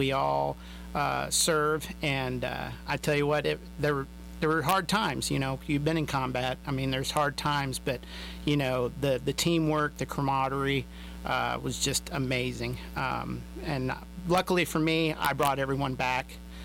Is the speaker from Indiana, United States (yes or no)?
no; Iowa, United States; now in Cooperton, United States; I mean, I was raised in Iowa, but for me, Cooperton is home for me now, Western Oklahoma.